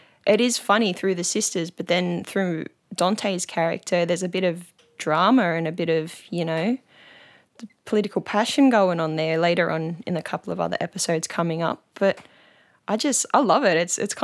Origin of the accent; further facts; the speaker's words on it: Sydney, New South Wales, Australia; I come from Western Sydney, but my people come from the Gomeroi, Wiradjuri and Monomaru Yuin Nations of New South Wales.